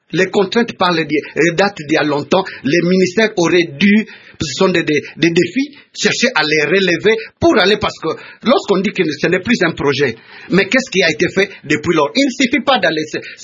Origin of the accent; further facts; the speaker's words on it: DR Congo; en tant que Congolais